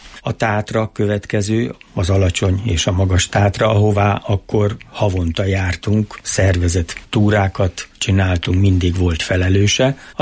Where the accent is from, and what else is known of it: Miskolc, Borsod-Abaúj-Zemplén, Hungary; born or raised there